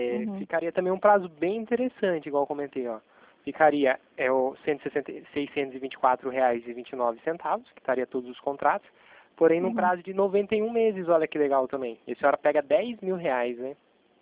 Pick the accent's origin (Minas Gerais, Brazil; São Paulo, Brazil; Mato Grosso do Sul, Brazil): São Paulo, Brazil; Itatiba; eu sou daqui de Itatiba.